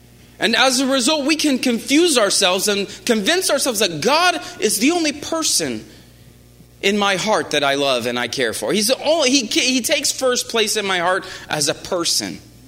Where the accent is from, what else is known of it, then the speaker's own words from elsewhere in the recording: Midwest, United States; I came from the Midwest and the Bible Belt